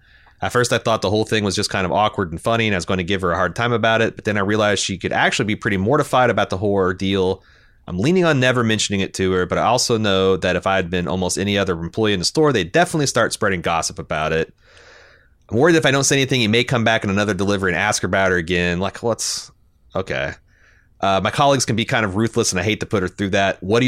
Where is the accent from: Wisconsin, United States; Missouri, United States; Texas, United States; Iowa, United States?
Iowa, United States; Sheldon; I'm from Sheldon, Iowa, a small town of 5,000 people, mentioned last week as having the worst mascot.